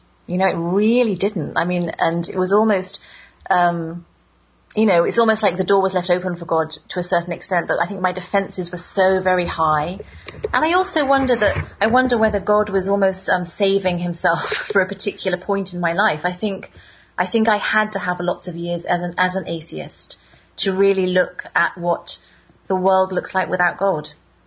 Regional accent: United Kingdom; I'm from Britain, where the Anglican Church was, I'm not sure about now, but it was the kind of main church as I was growing up.

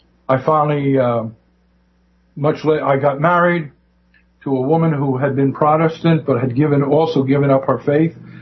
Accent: New York, United States; We grew up in Brooklyn, New York, and we were growing up as a conservative Jews

